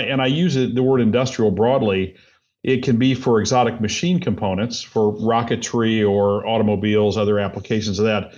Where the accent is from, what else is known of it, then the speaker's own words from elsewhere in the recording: Indiana, United States; also born or lived in Minnesota; No, I'm from Indiana originally. We lived all over the place, but most recently up in Minnesota.